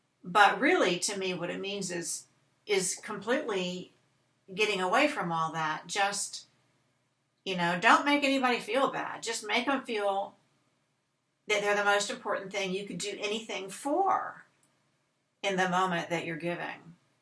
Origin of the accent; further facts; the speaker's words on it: Florida, United States; because I'm from Florida and people do own the beach if they live on it.